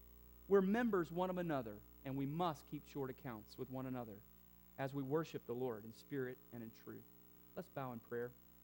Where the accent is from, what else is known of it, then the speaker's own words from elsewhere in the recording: South Carolina, United States; also born or lived in Mississippi; as a kid growing up in South Carolina and Mississippi